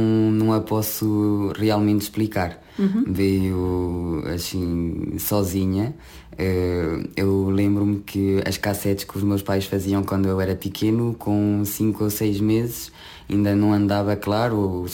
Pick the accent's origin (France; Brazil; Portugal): France; Paris, Île-de-France; tenho 21 anos, nasci em Paris, Paris 13, e sempre vivi em Paris 11.